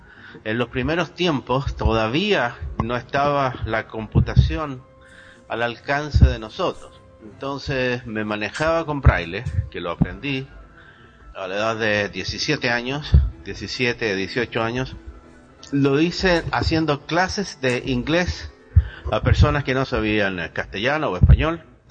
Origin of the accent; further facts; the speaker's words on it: Santiago, Santiago Metropolitan, Chile; de Santiago de Chile.